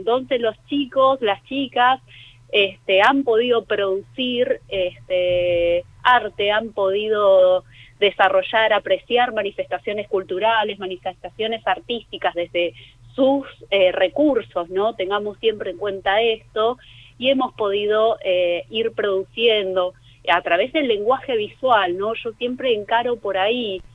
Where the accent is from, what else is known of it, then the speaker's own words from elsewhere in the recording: Buenos Aires, Argentina; yo soy de Los Perales, me crié en Los Perales, de Mataderos, sí.